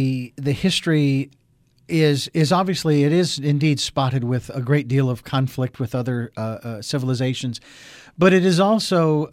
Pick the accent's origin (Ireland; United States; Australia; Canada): Ireland; Today is also a rather auspicious day, if you will, especially for the Irish, as I am Irish.